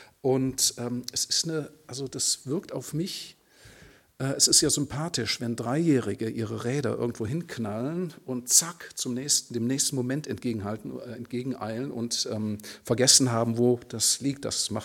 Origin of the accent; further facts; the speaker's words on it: Cologne, North Rhine-Westphalia, Germany; ich komme aus Köln